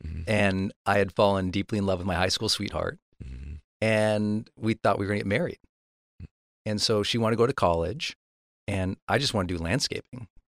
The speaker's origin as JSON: {"language": "English", "region": "Montana", "country": "United States", "said": "And I'm from Montana. I didn't know where that was."}